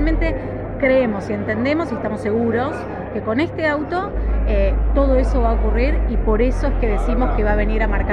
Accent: Rosario, Santa Fe, Argentina; Y eso que soy rosarina, que hay pica entre los rosarinos y los cordobeses

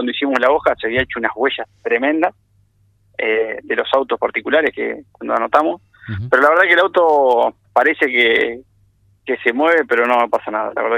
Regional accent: La Pampa, Argentina; nosotros que somos de La Pampa

